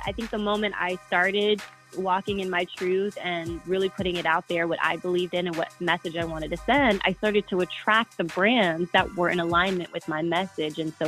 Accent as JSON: {"language": "English", "town": "Atlanta", "region": "Georgia", "country": "United States", "said": "I'm from ATL. I'm from Atlanta."}